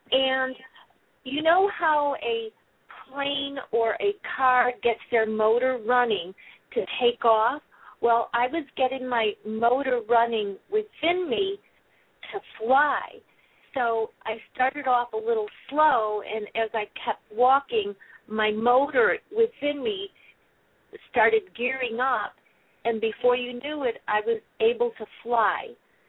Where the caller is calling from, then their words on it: California, United States; I'm calling from California.